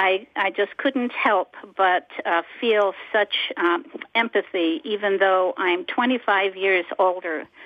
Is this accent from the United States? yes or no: yes; New York City, New York, United States; English is a second language; also born or lived in Latvia / Germany; And I was born in Latvia, and I was brought to the United States after several years in Germany to New York City. So I grew up also through the New York City school system